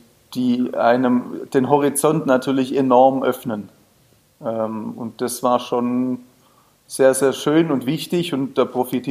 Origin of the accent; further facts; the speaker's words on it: Baden-Württemberg, Germany; Ich komme aus dem Schwäbischen, bin auf einem Bauernhof quasi aufgewachsen.